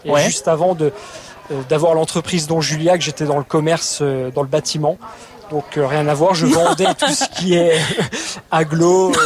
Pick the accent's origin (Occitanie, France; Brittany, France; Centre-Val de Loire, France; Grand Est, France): Grand Est, France; Saint-Dié; born there; C'est ça, Vosgien. Je suis né à Saint-Dié, oui.